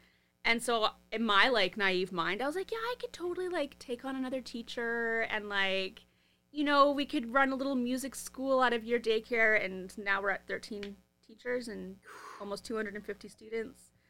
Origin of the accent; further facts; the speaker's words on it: Vancouver, British Columbia, Canada; but like, I grew up in Vancouver, so I was like, yeah.